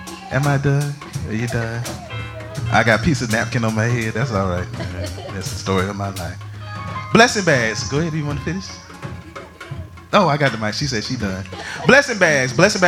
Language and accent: English; Jacksonville, Florida, United States; my hometown is in Jacksonville, Florida, and I grew up in the west northwest quadrant, close to Durkinville, 10th Street, y'all.